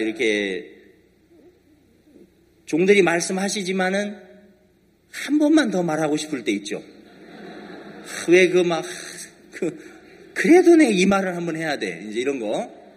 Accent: South Korea; 아, 네, 한국에서 왔습니다.

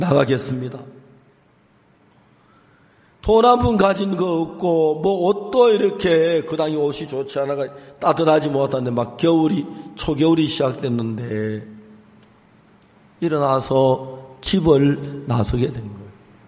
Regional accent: Hapcheon, South Gyeongsang, South Korea; 고향이 내려왔는데 고향이 경남 합천군 봉산면 반포리 가는 산골짝에 왔어요.

